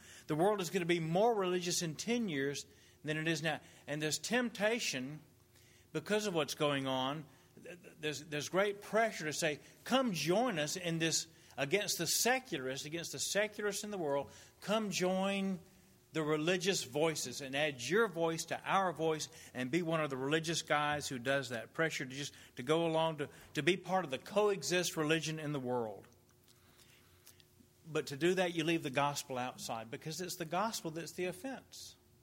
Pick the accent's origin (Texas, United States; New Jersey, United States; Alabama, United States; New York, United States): Alabama, United States; Mobile; It's exciting for me to see the Reformed faith in Mobile. I grew up in Mobile. Maybe, I don't know how many people knew that. I grew up here.